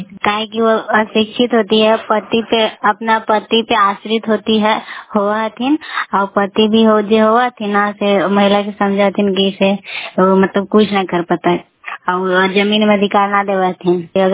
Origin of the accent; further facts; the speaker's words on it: Dasauti, India; हमारा गांव दसौती है।